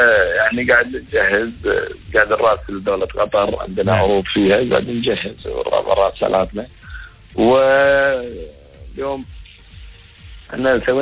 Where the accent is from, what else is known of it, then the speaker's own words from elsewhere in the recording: Kuwait; نعم العموم حتى عندنا بالكويت